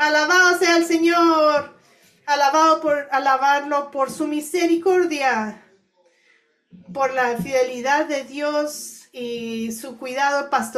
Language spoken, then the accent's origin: Spanish; Brooklyn, New York, United States; born there; Y ahí en Brooklyn, yo nací en Brooklyn.